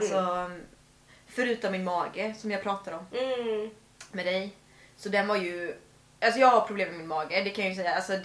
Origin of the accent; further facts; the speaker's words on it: Kalmar, Kalmar County, Sweden; Jag kommer från Kalmar.